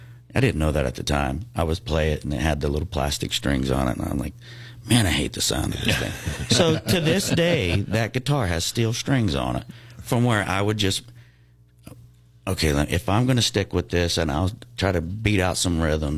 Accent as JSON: {"language": "English", "town": "Josephine", "region": "Texas", "country": "United States", "tie": "born or raised there", "said": "now the influences are coming from everywhere that were so foreign growing up in Josephine, Texas."}